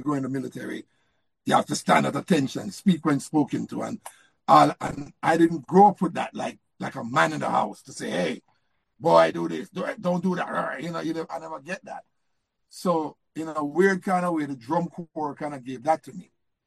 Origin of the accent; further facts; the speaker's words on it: Jamaica; growing up in Jamaica, back in those days, there's a lot of things you could get into.